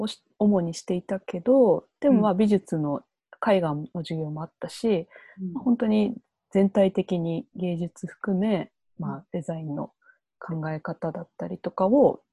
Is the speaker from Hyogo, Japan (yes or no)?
no; Matsumoto, Nagano, Japan; now in Tokyo, Japan; 私は長野県の松本市出身で、東京で美大を出て、そのままちょっと自分で仕事をしています。